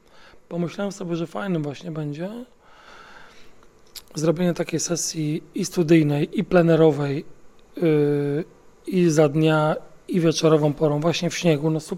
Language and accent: Polish; Poznań, Greater Poland Voivodeship, Poland; z racji tego, że my jesteśmy z Poznania.